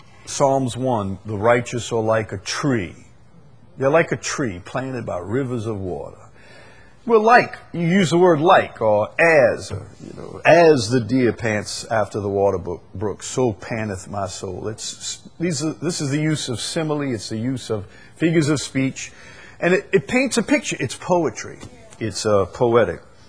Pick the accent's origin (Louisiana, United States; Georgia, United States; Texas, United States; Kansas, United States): Louisiana, United States; Chalmette; But then again, I'm from Chalmette, and some things were incomprehensible to us, you know, like ballet and opera